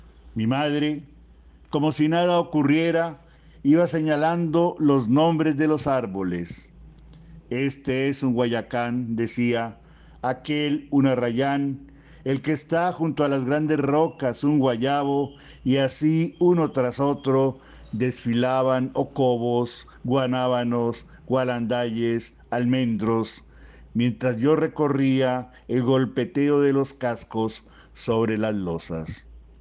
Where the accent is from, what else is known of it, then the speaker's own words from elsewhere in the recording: Bogotá, Colombia; born there; now in Tuluá, Colombia; nací en Bogotá, Colombia, pero hace mucho tiempo radicado en otra ciudad colombiana, en el Valle del Cauca, hablo de Tuluá.